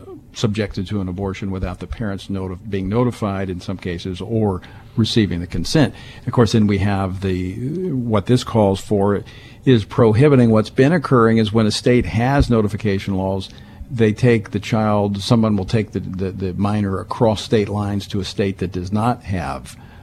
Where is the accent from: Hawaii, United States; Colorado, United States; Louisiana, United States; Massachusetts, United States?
Louisiana, United States; I was elected as a delegate from my home state of Louisiana and was elected to be on the platform committee.